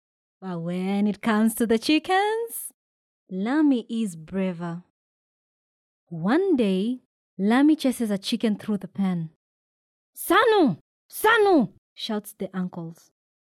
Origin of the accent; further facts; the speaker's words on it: Kenya; and I'm from Kenya.